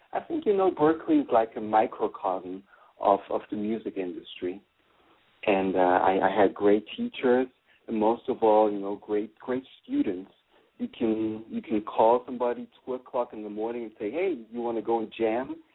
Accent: Switzerland; I clearly remember I came over from Switzerland

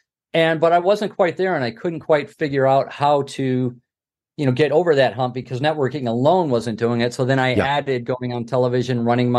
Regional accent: Livonia, Michigan, United States; I'm originally from Livonia, Michigan, which is not far from Tiger Stadium, but, you know, it's about 20 minutes outside the city.

